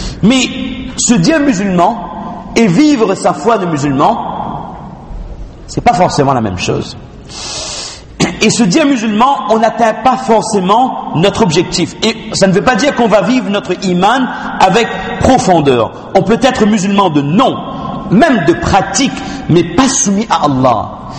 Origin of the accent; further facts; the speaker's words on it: France; Je suis français et donc européen. De quelle pratique rituelle? Je suis la religion de l'islam.